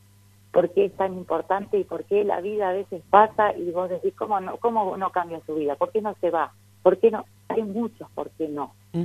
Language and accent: Spanish; Mar del Plata, Buenos Aires Province, Argentina; yo soy de Mar del Plata